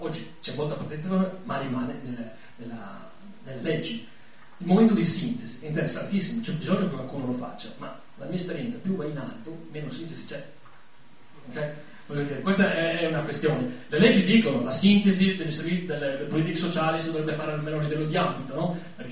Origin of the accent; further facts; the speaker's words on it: Casarsa, Friuli-Venezia Giulia, Italy; Io quando vado fuori di Casarsa, io dico sono di Casarsa, mi dicono no, tu sei di San Juan, praticamente, ma, quindi perché sono dall'altra parte, no? Di Runcis addirittura